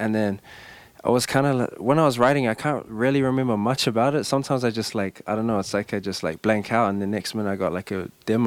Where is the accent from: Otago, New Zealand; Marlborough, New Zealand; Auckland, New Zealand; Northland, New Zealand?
Auckland, New Zealand; Avondale; So I'm from originally from Avondale, and we're right here in the heart of Tutarangi.